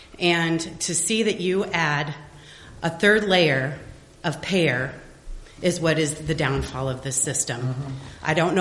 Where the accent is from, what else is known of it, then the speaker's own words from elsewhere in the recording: Ames, Iowa, United States; I'm from Ames, Iowa.